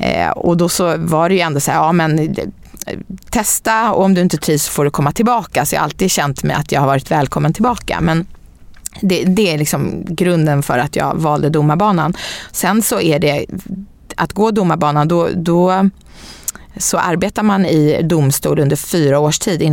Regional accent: Stockholm, Stockholm County, Sweden; Och jag är uppväxt i innerstan i Stockholm och haft bra uppväxtförhållanden

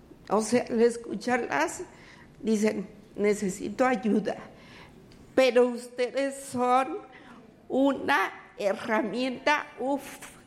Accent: Mexico City, Mexico; Soy de Ciudad de México. Tengo 64 años.

